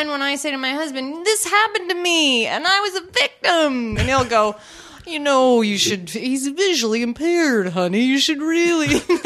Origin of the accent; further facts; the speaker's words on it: Canada; They're all West Coasters. Mm-hmm. We're both from the West, so they're all West.